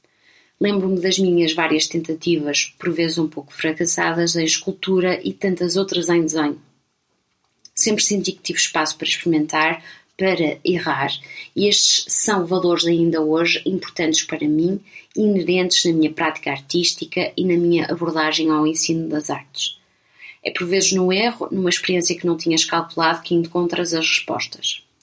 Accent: Maia, Porto, Portugal; A minha mãe foi educadora no infantário na rua Dom João IV durante vários anos e foi nesse estabelecimento onde cresci até mudar para a primária na Maia. Fiz a minha escolaridade até o meu 10º ano de Científica Natural na mesma cidade.

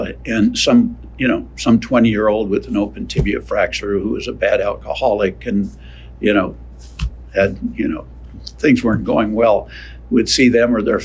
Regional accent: Seattle, Washington, United States; I'm from Seattle, Washington. I was born in Seattle, Washington. I went to the University of Washington for 12 years, including my residency

